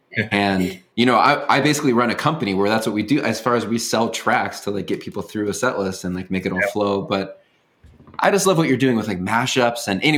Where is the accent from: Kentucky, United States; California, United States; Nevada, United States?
California, United States; we were in like Southern California in the Vineyard church in like the, you know, late 80s, early 90s.